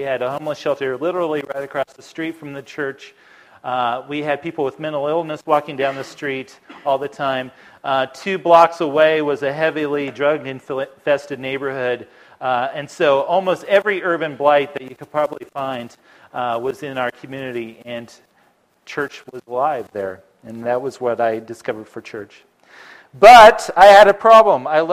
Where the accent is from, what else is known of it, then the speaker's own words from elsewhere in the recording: Greensburg, Kansas, United States; I grew up in Greensburg, so I'm a native Kansan.